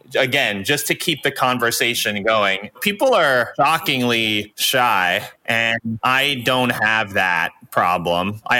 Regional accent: New York, United States; now in Los Angeles, United States; I grew up as a New Yorker. You know, you are supposed to hate LA.

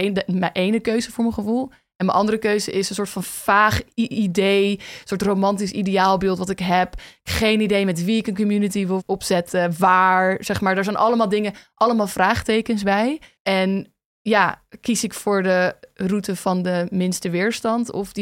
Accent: Amsterdam, North Holland, Netherlands; born there; Ik ben een witte cisvrouw uit de middenklasse. En ik ben geboren in Amsterdam

